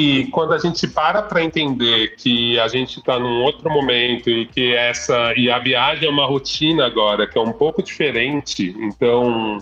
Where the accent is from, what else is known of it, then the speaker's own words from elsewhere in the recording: São Paulo, Brazil; now in Rio de Janeiro, Brazil; ainda mais sendo paulistano e estando no Rio